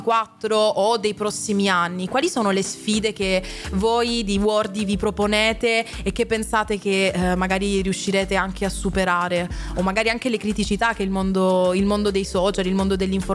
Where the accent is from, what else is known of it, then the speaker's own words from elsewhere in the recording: Lecce, Apulia, Italy; io che sono leccese, quindi siamo tutti e due del sud in realtà